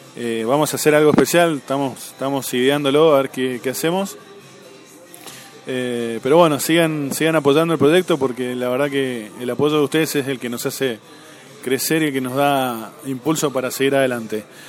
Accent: Buenos Aires, Argentina; now in Mendoza, Argentina; Recuerdan que yo no soy mendocino. Bueno, soy de Buenos Aires, pero bueno, ya llevo varios años en Mendoza y me he hecho mendocino a la fuerza.

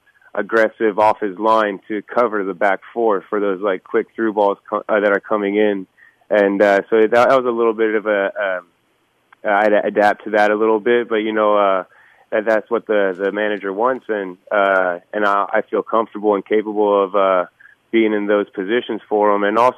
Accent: Houston, Texas, United States; I'm from Houston. I live in Houston.

